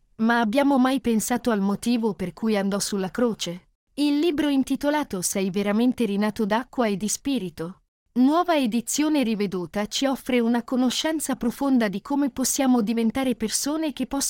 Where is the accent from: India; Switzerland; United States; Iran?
India; vengo dall'India.